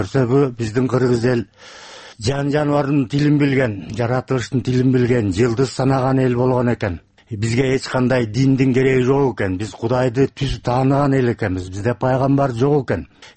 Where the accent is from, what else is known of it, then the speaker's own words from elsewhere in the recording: Issyk-Kul Region, Kyrgyzstan; Ысык Көлдөн болом.